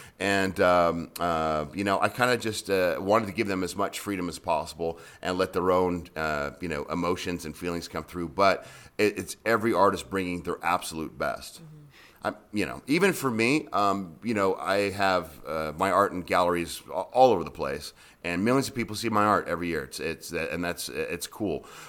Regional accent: California, United States; I went to UNLV. Discovered something called gambling, and I got sent back to California. and then I moved here permanently from California in 2003 to make this my full-time home.

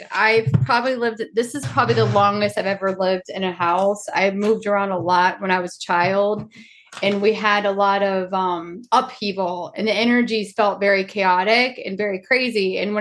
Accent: Georgia, United States; born there; You see, this is my birth, my passport, and it says I was born in Georgia.

